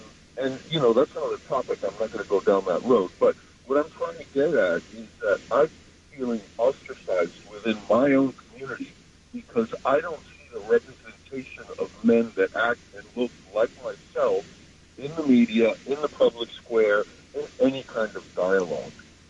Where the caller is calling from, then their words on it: Jersey City, New Jersey, United States; I'm calling from Jersey City.